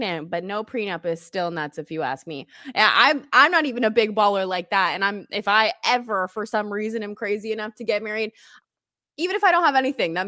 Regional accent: Jacksonville, Florida, United States; We're both from Jacksonville, Florida.

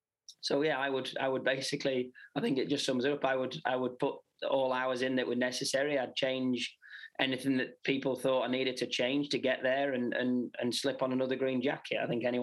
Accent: United Kingdom; The Open, obviously being British, the British Open is, it is one of the biggest majors for us guys to win.

